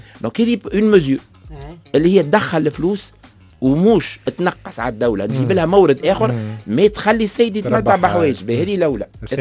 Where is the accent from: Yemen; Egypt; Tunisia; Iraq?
Tunisia; يبدو اللي عندنا في تونس دي زون سبيسياليزي